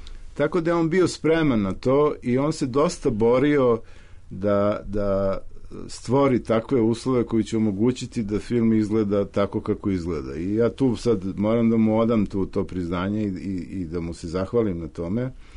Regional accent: Belgrade, Serbia; mog detinjstva u Košutnjaku, gde je moj deda bio mašinovođa i odakle ja vučem neke uspomene

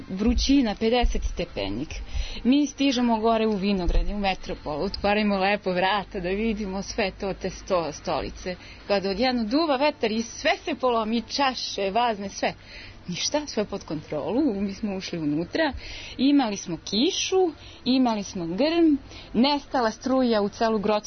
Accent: Pirot, Pirot District, Serbia; born there; Ja sam rođena u Pirotu. Majka mi iz Beograda, otac iz Pirota.

